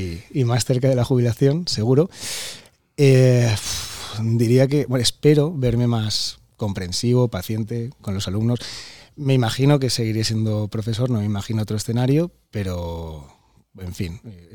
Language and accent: Spanish; Valencia, Valencian Community, Spain; born there; Nací aquí en Valencia, en esta ciudad tan bonita.